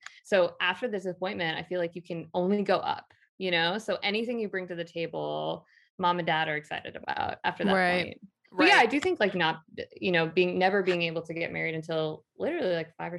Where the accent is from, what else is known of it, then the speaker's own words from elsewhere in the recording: Portland, Oregon, United States; And then when I moved back to Portland, Oregon, my hometown